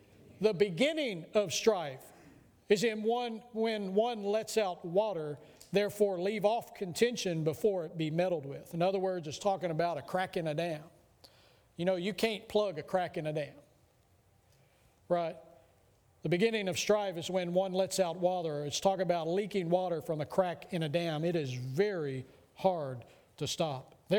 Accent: Texas, United States; I am proud to be Texan. And every chance I get, I let everybody know I'm from Texas, that big things come from Texas, that we do it better in Texas.

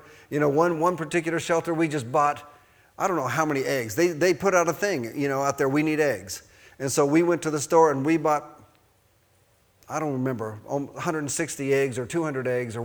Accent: Colorado, United States; We're from Colorado originally, but when Robin was at Rhema for her first year, I didn't feel called to go to Rhema that year, and I was working in Tennessee

